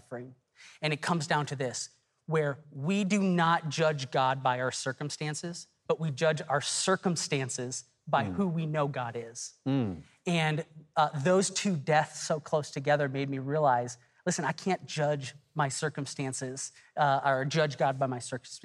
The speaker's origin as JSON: {"language": "English", "region": "Texas", "country": "United States", "said": "I'm from Texas."}